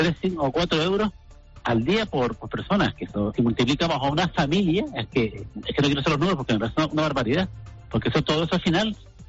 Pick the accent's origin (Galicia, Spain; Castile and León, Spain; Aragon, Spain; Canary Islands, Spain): Canary Islands, Spain; Nosotros como canarios tenemos la bonificación del 75% del transporte aéreo.